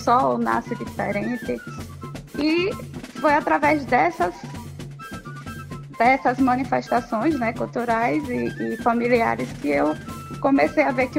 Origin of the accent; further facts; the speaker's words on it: Propriá, Sergipe, Brazil; Eu sou de Propriá. Eu amo também a minha cidade.